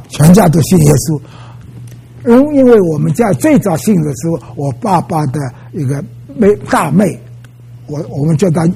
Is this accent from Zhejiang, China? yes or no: yes; Wenzhou, Zhejiang, China; 我们家在温州